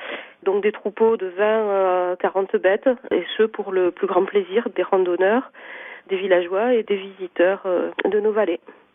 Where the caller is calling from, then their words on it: Occitanie, France; chez nous, dans le Piémont pyrénéen, ils ont été réintroduits il y a une vingtaine d'années sur au départ tout petit territoire en vallée de Barousse